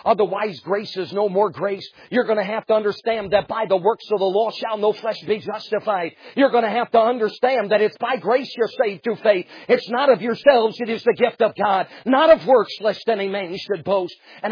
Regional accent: Connecticut, United States; I mean, where I live in Arizona and where I grew up in Connecticut, religion's much different.

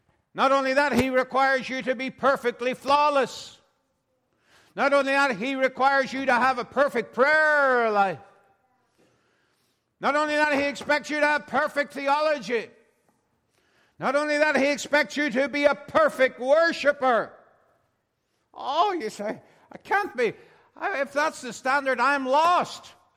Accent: Ireland; I grew up that way in Ireland

